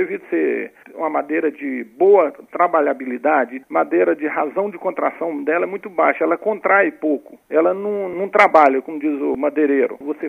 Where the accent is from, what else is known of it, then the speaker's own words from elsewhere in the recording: Minas Gerais, Brazil; eu sou de Minas, do interior de Minas, lá eles usam muito o cedro.